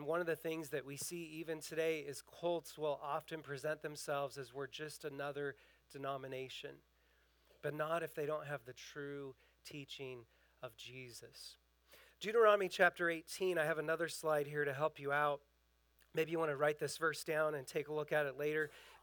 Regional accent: West Coast, United States; I used to hear about it all the time growing up on the West Coast.

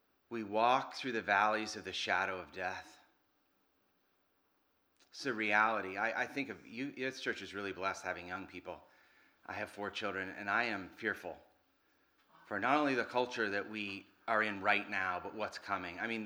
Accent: Vermont, United States; I grew up in Vermont. I've served as a pastor in Vermont for 20 years.

